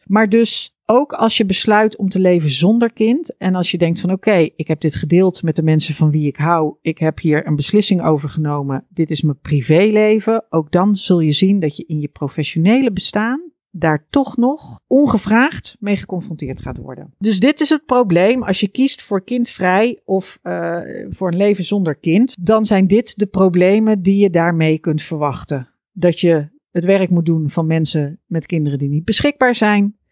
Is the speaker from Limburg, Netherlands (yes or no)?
yes; Maastricht, Limburg, Netherlands; Ik kwam uit Maastricht. En Maastricht, het leuke aan Maastricht is, het heeft gewoon 1 centrum.